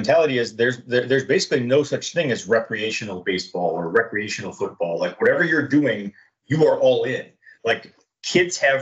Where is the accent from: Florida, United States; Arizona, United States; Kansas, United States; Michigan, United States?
Michigan, United States; Detroit; I grew up in Detroit in an era when you could actually open the hood of the car